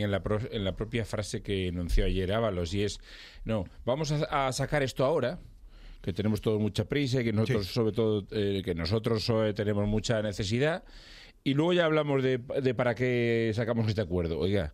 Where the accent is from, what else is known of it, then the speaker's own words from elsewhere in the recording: Spain; Yo, como muchos españoles, no nos fiamos de lo que se pueda pactar ahí